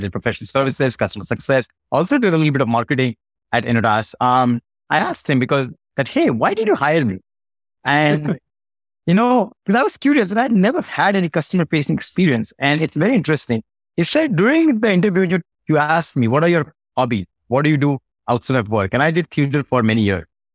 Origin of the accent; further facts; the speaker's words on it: Mumbai, Maharashtra, India; So I was born and raised in Mumbai, India. Grew up in a very middle-class family.